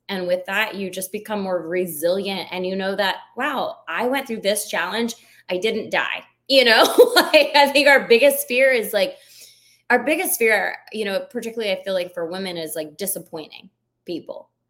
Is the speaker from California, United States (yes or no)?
no; Georgia, United States; now in Atlanta, United States; Yeah, I grew up in Georgia. I still live in Atlanta.